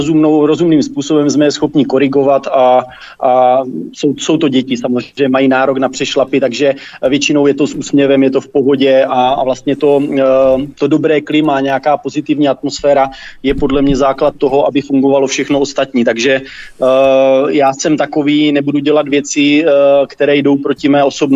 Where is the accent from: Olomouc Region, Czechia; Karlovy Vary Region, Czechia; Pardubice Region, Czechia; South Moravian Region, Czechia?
Olomouc Region, Czechia; Troubky; now in Tovačov, Czechia; Takhle, prostě já pocházím z Troubek, dnes bydlím tady vedle v Tovačově 5 kilometrů.